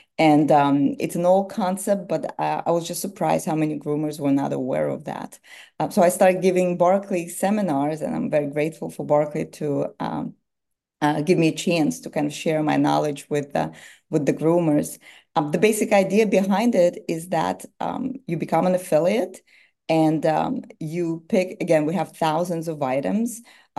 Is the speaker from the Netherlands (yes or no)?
no; Russia; moved away as an adult; now in United States; I'm from Russia, he's from Italy. We came here a long time ago, as young adults.